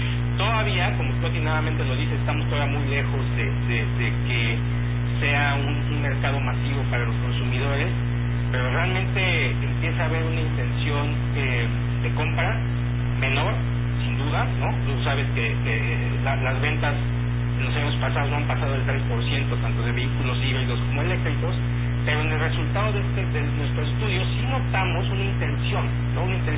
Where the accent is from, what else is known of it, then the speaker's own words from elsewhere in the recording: Mexico; en la mentalidad de nosotros como mexicanos y consumidores